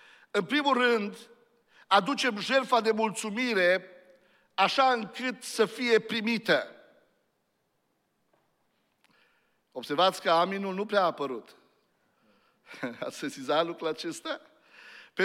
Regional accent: Romania; Nu se compară, suntem așa de binecuvântați ca români.

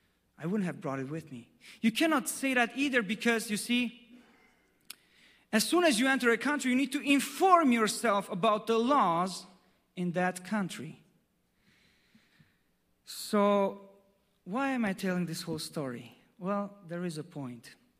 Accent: Germany; English is a second language; now in United States; I'm from Germany. So don't worry about me.

